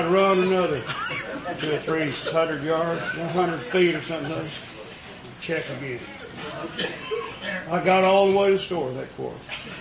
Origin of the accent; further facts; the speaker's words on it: Afton, Texas, United States; also born or lived in Crosbyton; I was born in Crosbyton, Texas, Crosby County, and when I was a year old, we moved to Dickens County, just off the Cap Rock, to a little town called Afton.